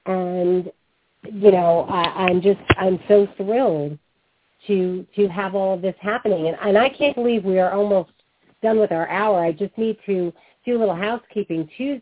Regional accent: New York, United States; Well, I'm from New York.

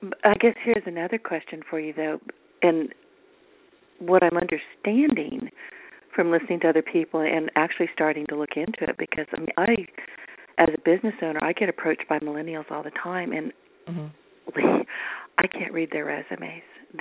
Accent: the South, United States; I'll be honest with you. I'm from the South. We don't roll that way.

